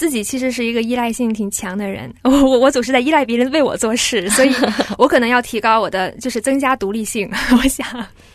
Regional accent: Beijing, China; 我是北京的

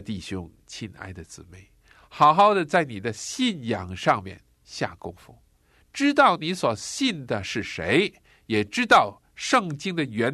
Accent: China; 那么经过了200年的时间，我们中国人

